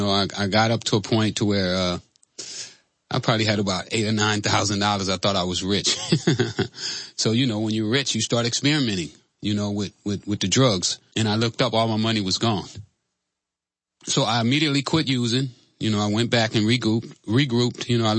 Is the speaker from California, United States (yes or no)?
yes; Los Angeles, California, United States; also born or lived in Tyler, United States; I was born here in Texas, Tyler. My mom decided that she wanted to try Los Angeles, give us an opportunity to have more than what she had. She was a maid here in Tyler, so she moved to L.A.